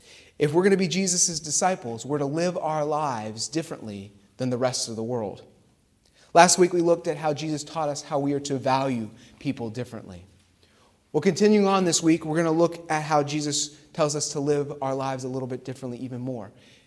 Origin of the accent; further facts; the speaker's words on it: Pittsburgh, Pennsylvania, United States; Like I said, I'm from Pittsburgh, right?